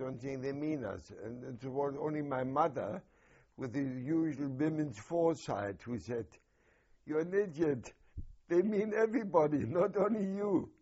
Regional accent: Berlin, Germany; born there; English is a second language; I was born in Berlin, Germany.

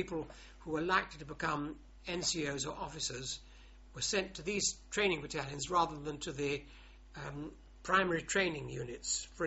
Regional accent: Colchester, East of England, United Kingdom; born there; I was born in Colchester because my mother's home was in Dedham in Essex, not far from Colchester.

